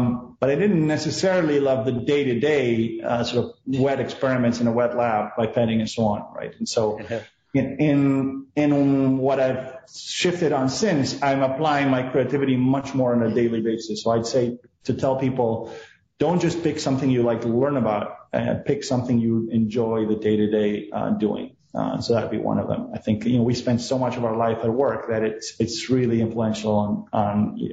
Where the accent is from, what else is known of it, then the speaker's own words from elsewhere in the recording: Argentina; moved away as an adult; now in United States; I was born and raised in Argentina. I came to the U.S. Because of the amazing universities here, so I came to attend MIT. I drove across the country to move to California